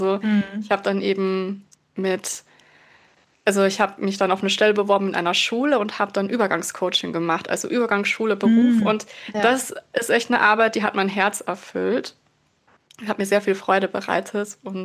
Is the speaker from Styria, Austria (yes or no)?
no; Eisenstadt, Burgenland, Austria; now in Germany; In Eisenstadt. Genau, das ist so eine Kleinstadt im Großraum Wien.